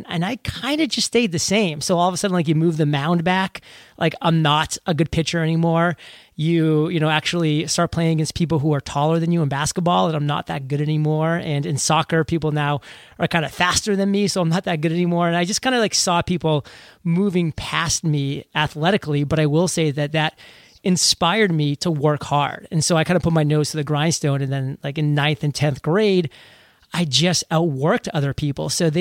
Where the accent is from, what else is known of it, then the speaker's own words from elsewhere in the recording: Maine, United States; We were a little bit inland. I mean, we could basically throw a rock, like figuratively, into the ocean. I mean, I was about 15 minutes from Kennebunkport